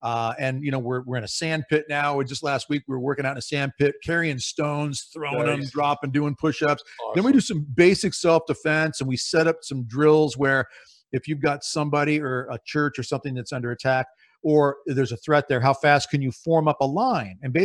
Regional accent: Nebraska, United States; which I'm from Nebraska, lived in Texas now

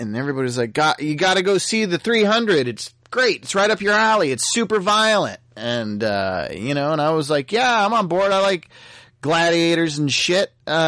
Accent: United States; because I'm an American

